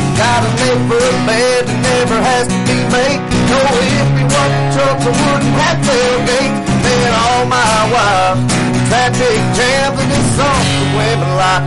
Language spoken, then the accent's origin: English; Hueytown, Alabama, United States; I'm originally from Hueytown, Alabama.